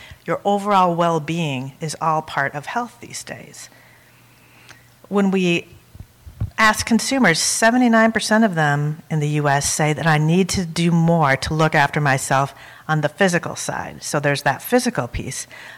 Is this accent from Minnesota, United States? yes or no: yes; Minnesota, United States; I'm from Minnesota.